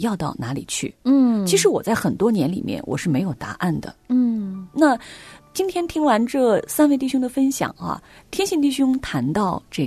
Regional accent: China; born there; 为什么我会生在中国，我会生在我的家乡，会生在这样一个小的城市

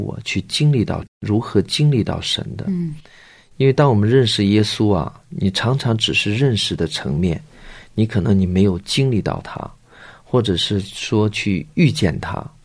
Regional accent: North China, China; 因为可能是我在北方长大，就是北方的孩子呢特别要强

